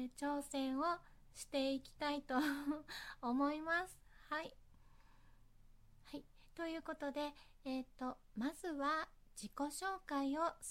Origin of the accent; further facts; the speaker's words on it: Fukuoka, Japan; 出身地は福岡です。はい、大体、多くを福岡で過ごしているので福岡が大好きです。